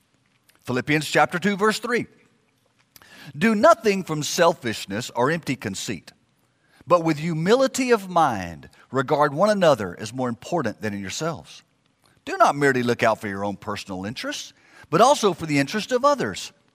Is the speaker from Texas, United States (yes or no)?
yes; Houston, Texas, United States; Brother Bo Henderson was an associate pastor where I grew up in Houston